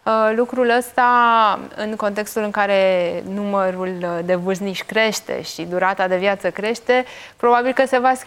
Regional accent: Constanța, Constanța County, Romania; pe strada pe care am crescut în Constanța

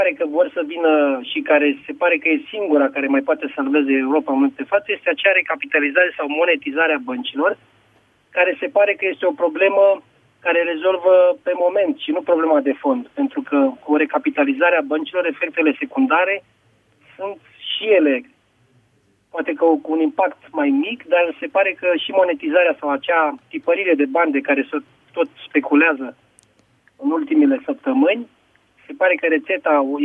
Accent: Romania; Pentru noi, ca și români, efectele sunt dezastroase.

